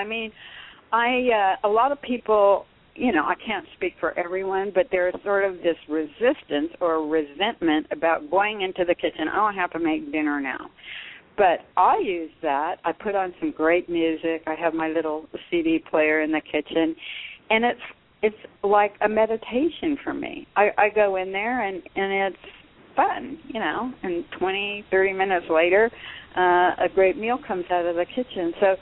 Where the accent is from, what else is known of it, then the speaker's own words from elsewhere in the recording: California, United States; And I grew up in the San Joaquin Valley, which probably isn't the culinary destination of the world. But I lived in these small towns, usually on the outskirts of the town.